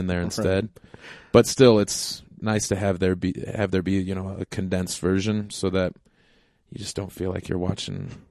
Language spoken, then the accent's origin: English; Illinois, United States; Yeah, I grew up right outside of Chicago.